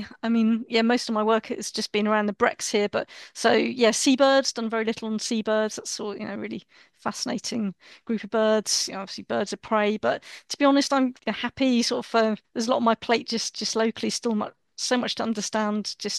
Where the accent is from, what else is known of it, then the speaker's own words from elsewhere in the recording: Vennington, West Midlands, United Kingdom; I grew up in Shropshire, in, really rural Shropshire, right on the Welsh border, a place called Vennington. I lived next door, but one from my grandparents who were, sort of on a worked on a farm there.